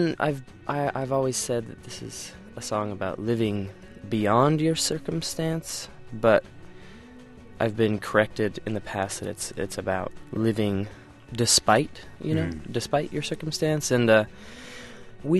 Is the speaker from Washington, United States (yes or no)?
yes; Seattle, Washington, United States; they find out we're from Seattle